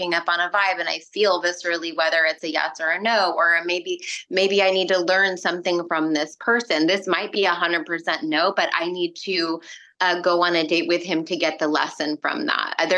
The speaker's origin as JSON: {"language": "English", "region": "California", "country": "United States", "tie": "born or raised there", "said": "So I grew up in San Luis Obispo County on the Central Coast, in the Central Coast of California. Gorgeous, beautiful. My grandmother lived on the property with us."}